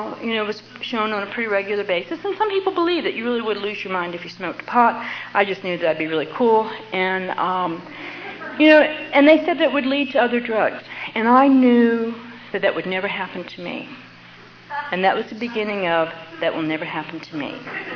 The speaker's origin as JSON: {"language": "English", "town": "New Orleans", "region": "Louisiana", "country": "United States", "tie": "born or raised there", "said": "I grew up in New Orleans, and New Orleans is a drinking town."}